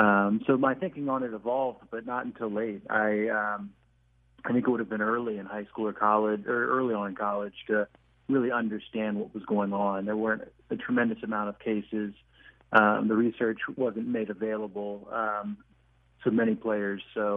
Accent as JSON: {"language": "English", "region": "Ohio", "country": "United States", "tie": "born or raised there", "said": "Yeah, growing up in Southwest Ohio, football is like a religion."}